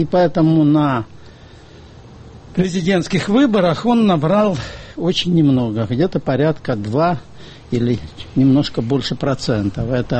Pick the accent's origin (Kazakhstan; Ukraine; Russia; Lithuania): Ukraine; Synelnykove, Dnipropetrovsk Oblast; в моем родном городе Синельниково, Днепропетровской области.